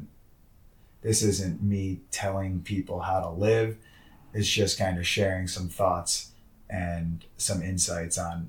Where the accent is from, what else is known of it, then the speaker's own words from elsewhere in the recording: Philadelphia, Pennsylvania, United States; just growing up in Philadelphia, listening to sports talk shows and ignorant fans, stupid announcers